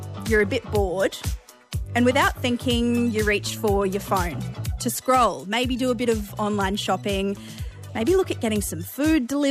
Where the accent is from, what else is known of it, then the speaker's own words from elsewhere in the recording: Queensland, Australia; now in Sydney, Australia; Like I'm from North Queensland and I would say it's common for dogs to sleep outside. When I moved to Sydney, I would say less so though.